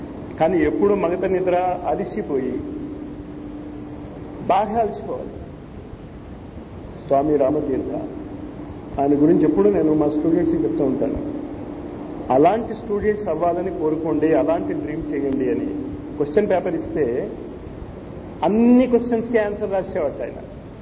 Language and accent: Telugu; North India, India; Telugu is a second language; చిన్నప్పటి నుంచి నార్త్ ఇండియాలోనే ఉంది, బీఎస్సీ కూడా హిందీ మీడియంలోనే రాశాను, ఇక్కడికి వచ్చాక తెలుగు నేర్చుకున్నాను.